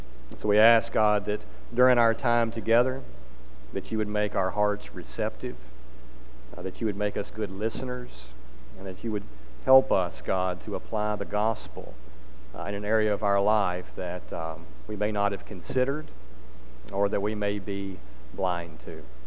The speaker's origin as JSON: {"language": "English", "region": "Tennessee", "country": "United States", "tie": "born or raised there", "said": "I grew up in Middle Tennessee, close to Nashville."}